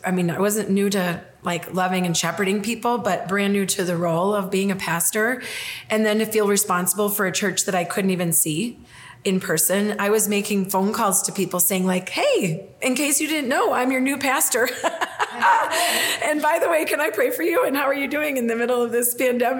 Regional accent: Minnesota, United States; I'm a girl from

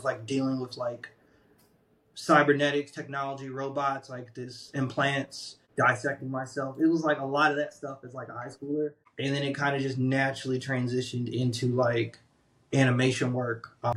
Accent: Woodlawn, Maryland, United States; I grew up in Baltimore County in Woodlawn. It's like 10 minutes outside. Really, it's 5 minutes from the city line, Baltimore city line.

